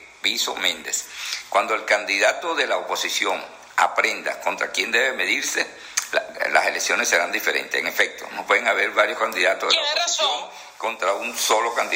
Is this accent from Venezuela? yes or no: yes; Puerto La Cruz, Anzoátegui, Venezuela; moved away; Yo tuve, que me crié en Puerto La Cruz del año 1954. ¿Cuántos años? Salí a estudiar y regresé a Puerto La Cruz. Y bueno, lamentablemente estoy fuera del país.